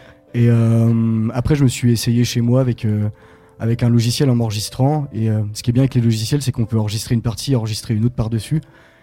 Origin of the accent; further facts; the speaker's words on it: Reims, Grand Est, France; voilà, je suis de Reims